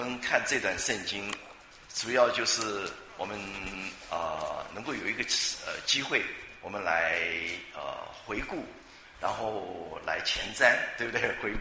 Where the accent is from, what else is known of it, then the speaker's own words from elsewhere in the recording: China; 因为我们中国人的历史的环境的关系哈，所以我们也习惯了那种比较动荡变化那种日子哈